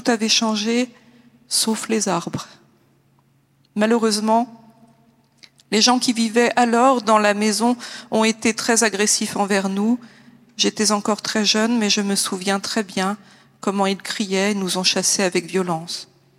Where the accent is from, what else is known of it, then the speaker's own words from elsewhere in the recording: Jerusalem, Palestine; Je suis née et j'ai grandi à Jérusalem. Je suis une chrétienne luthérienne. Vivre comme femme palestinienne a toujours été un défi et rien n'a changé.